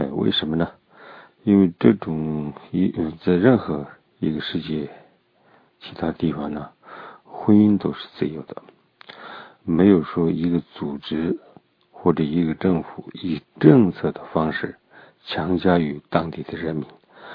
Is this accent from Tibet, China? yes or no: yes; Lhasa, Tibet, China; born there; also born or lived in India; 我出生在西藏拉萨